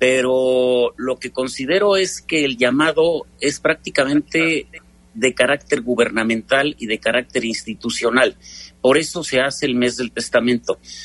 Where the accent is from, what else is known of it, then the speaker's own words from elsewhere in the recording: Mexico; como buenos mexicanos, no dejemos todo para la última semana